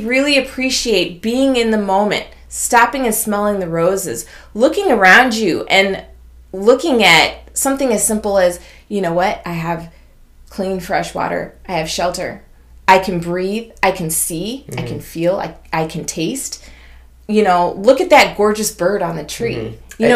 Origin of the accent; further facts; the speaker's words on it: Jamaica; born there; I was born in Jamaica, okay?